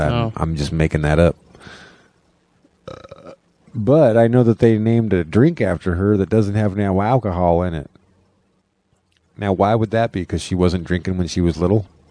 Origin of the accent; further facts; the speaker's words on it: Brownsville, Oregon, United States; I had never heard it in the Mexican term at that time because I was from Brownsville, Oregon.